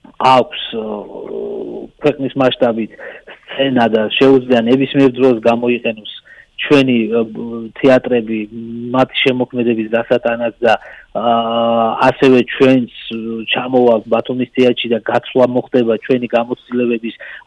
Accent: Batumi, Adjara, Georgia; ძალიან მიყვარს ბათუმი, თორემ ეს არის ჩემი ბავშვობა, ჩემი ახალგაზრდობა და სულ ძალიან კარგი მოგონება მაქვს ბათუმთან

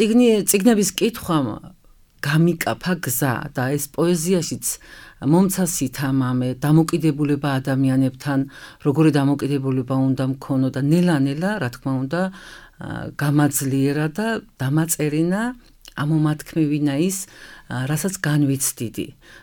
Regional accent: Adjara, Georgia; მე შევეცადე, რომ ჩემი კუთხიდან დამეწყო საუბარი ამ ჩემი საქმიანობით და ცდილობდი ყოველთვის ისეთი მეკერა და ისეთი ჩაცმულობა, რომელსაც თვითონ აჭარის მოსახლეობა მთაში განსაკუთრებით დაინტერესდებოდნენ

